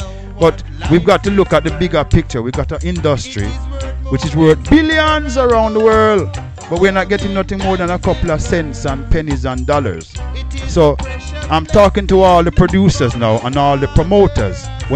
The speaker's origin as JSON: {"language": "English", "country": "Jamaica", "tie": "born or raised there", "said": "when I was growing up in Jamaica"}